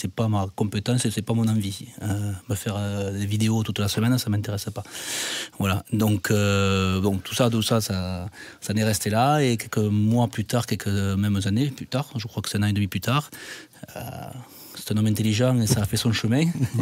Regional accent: Montauban, Occitanie, France; Et voilà, et Montalbanais.

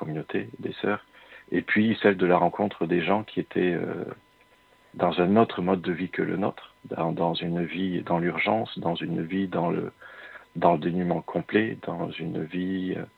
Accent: Orthez, Nouvelle-Aquitaine, France; also born or lived in Vosges; moi qui suis originaire d'Orthez, dans le sud-ouest de la France. Je suis parti de l'autre côté de la France pour faire donc cette école-là.

